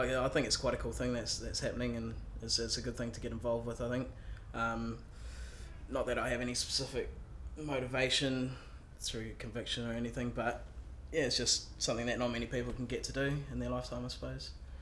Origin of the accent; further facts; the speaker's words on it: New Zealand; now in London, United Kingdom; I'm 27 at the moment, and I'm from New Zealand, currently residing in London, though.